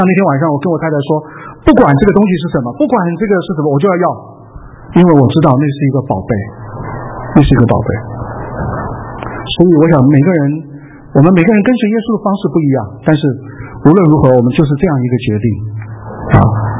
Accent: Guiyang, Guizhou, China; 那么在我的老家哈、啊，在贵阳，我是从贵阳来的，在、老家有些服事。

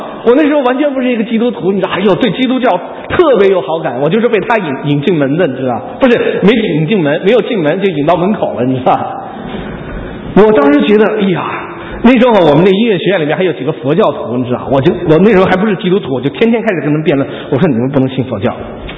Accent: China; 我去大陆的时候，我们大陆那边不是有一个团契吗？

